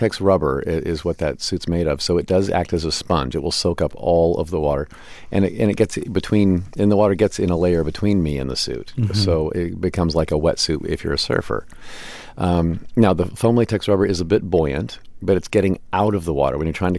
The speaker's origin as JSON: {"language": "English", "region": "Midwest", "country": "United States", "tie": "born or raised there", "said": "it doesn't help either when you're growing up in the Midwest"}